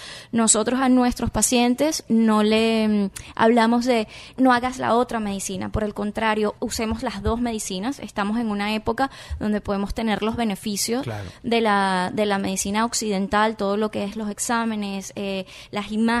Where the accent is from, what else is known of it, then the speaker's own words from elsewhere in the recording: Venezuela; now in Miami, United States; Imagínate, venezolana, mi familia es toda la parte del arte